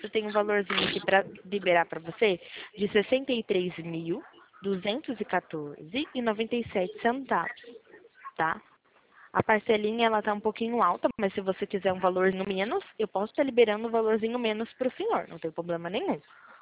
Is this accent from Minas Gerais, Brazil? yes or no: no; Limeira, São Paulo, Brazil; eu sou de interior de São Paulo, tá? Daqui de Limeira